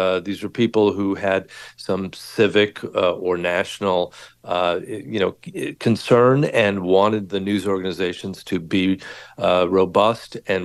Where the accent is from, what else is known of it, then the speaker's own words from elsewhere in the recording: Los Angeles, California, United States; I grew up in Los Angeles